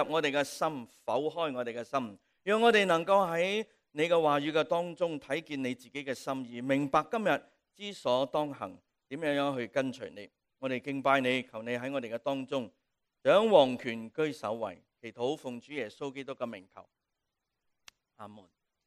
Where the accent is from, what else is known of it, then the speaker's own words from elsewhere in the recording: China; 我哋中国人咧就比较唔系几食火鸡噶，我哋食走地鸡噶